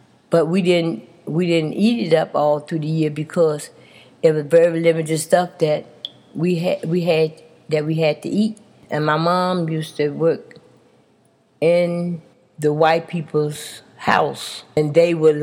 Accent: Spring Hill, North Carolina, United States; moved away as an adult; I grew up in North Carolina in a little town called Spring Hill. I was born there, and I lived there until 1957. That's when I left and came to Pennsylvania.

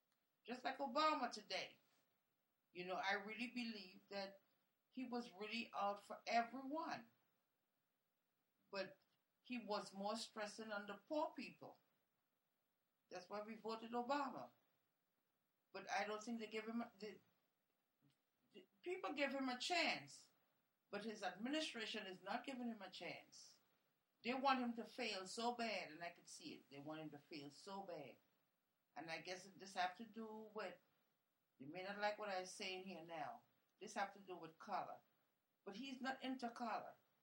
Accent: Trinidad & Tobago; Because where I was from Trinidad, and we had a president for years ruling.

